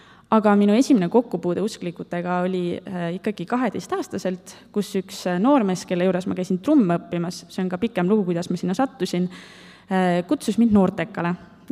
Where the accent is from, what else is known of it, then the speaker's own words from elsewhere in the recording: Viljandi, Viljandi County, Estonia; Ma olen sündinud ja kasvanud üles Viljandis, ülikoolis käisin ka seal. Ma olen klassikalisest Eesti kärgperest.